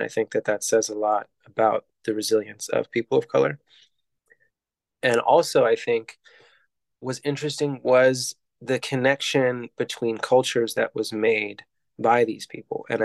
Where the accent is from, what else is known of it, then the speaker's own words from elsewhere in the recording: United States; obviously I exercise it myself as an American